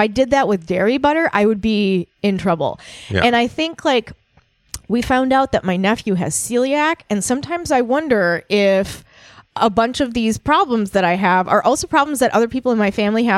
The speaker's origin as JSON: {"language": "English", "region": "Minnesota", "country": "United States", "tie": "born or raised there", "said": "even though I was raised on cheeses because I'm from Minnesota"}